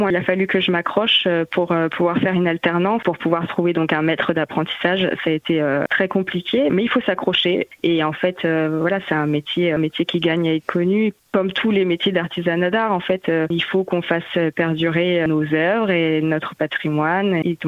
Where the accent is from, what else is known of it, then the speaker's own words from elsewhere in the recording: Bouloire, Pays de la Loire, France; je suis originaire de Bouloir, donc j'ai voulu me rapprocher de ma famille, étant donné qu'ils sont tous sur la commune.